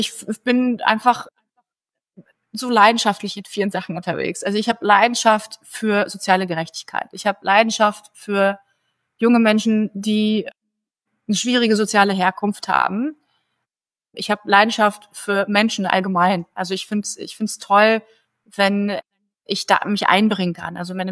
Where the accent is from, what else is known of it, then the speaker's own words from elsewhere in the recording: Germany; ich bin halt in Deutschland geboren, das ist ja schon ein Privileg.